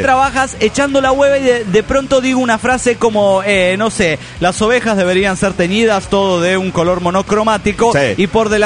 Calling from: Bogotá, Bogotá Capital District, Colombia; de Bogotá, Colombia.

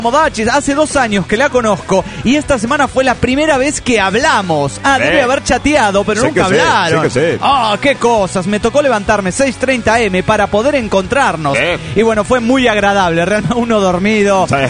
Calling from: Guayaquil, Guayas, Ecuador; de Guayaquil, Ecuador.

